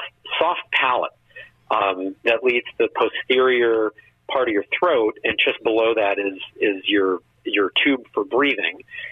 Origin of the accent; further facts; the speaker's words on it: New York, United States; What? I'm from New York, my man.